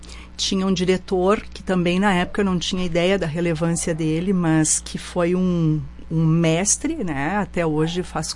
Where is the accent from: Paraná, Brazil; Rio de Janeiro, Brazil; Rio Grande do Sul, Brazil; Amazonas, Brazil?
Rio Grande do Sul, Brazil; Nova Prata; now in Caxias do Sul, Brazil; Eu venho de Nova Prata.